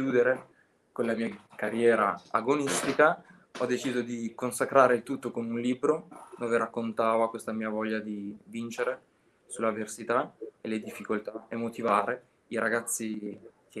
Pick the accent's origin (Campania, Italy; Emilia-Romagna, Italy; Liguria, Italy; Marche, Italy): Emilia-Romagna, Italy; Piacenza; also born or lived in Albania; sono nato in Albania e verso l'età di 4-5 anni i miei genitori sono emigrati in Italia e a Piacenza.